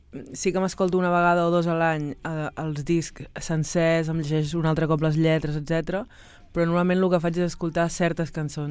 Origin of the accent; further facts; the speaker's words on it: Vilafant, Catalonia, Spain; Del barri a l'Empordà, soc del cantó de Figueres, un poble que es diu Vilafant.